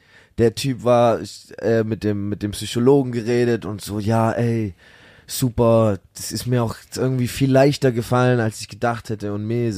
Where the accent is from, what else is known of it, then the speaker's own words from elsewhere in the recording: Munich, Bavaria, Germany; wir kommen aus München